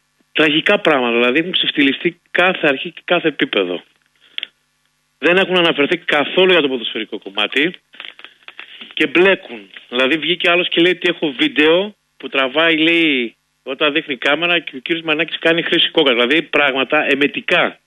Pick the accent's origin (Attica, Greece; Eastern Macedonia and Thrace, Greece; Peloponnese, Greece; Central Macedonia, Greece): Central Macedonia, Greece; Thessaloniki; είμαι από Θεσσαλονίκη